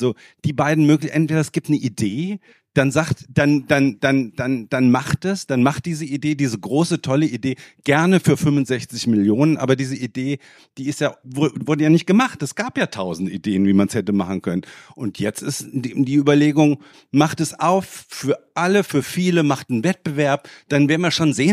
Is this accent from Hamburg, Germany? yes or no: no; Wiesbaden, Hesse, Germany; born there; weil ich bin Wiesbadener, ich bin geboren in Wiesbaden.